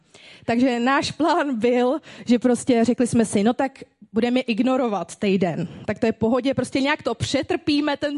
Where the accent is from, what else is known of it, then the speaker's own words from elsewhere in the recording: Ústí nad Labem, Ústí nad Labem Region, Czechia; já jsem vyrostla v Ústí nad Labem, žiju tady celý život, vyrostla jsem v nevěřící rodině